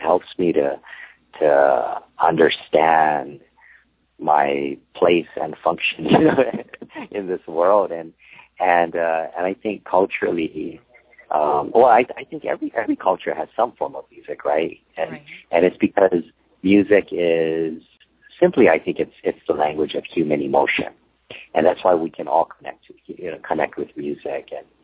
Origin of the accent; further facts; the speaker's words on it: Hawaii, United States; I grew up in Hawaii, and everyone plays ukulele in Hawaii, you know, it's a big part of the culture.